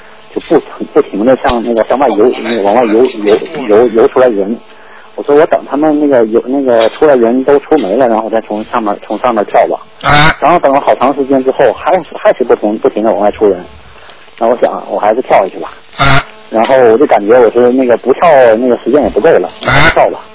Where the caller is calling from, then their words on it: New Zealand; 我是第一次打，我从新西兰打过来的。